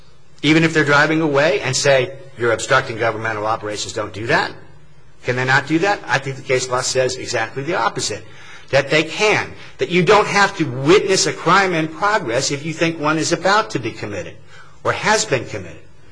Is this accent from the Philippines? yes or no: no; Guam; moved away; I come from Guam, I come up here and I see all these smoking, no smoking, you can't smoke anywhere